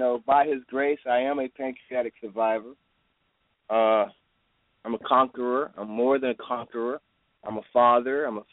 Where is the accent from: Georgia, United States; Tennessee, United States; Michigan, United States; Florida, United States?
Florida, United States; Miami; I grew up in Miami. I'm from the Overtown area. I understand poverty.